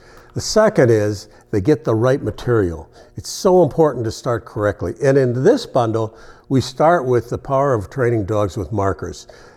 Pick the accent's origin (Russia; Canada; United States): Canada; I grew up in Canada, I'm an American.